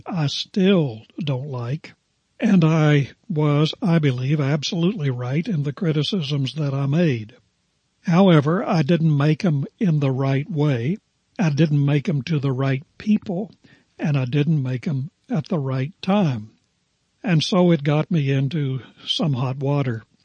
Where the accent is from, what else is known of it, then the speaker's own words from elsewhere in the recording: West Virginia, United States; I grew up in West Virginia, not to imply that everybody in my native state is cut out of the same mold, but it is kind of the habit of West Virginians, hillbillies, to speak their mind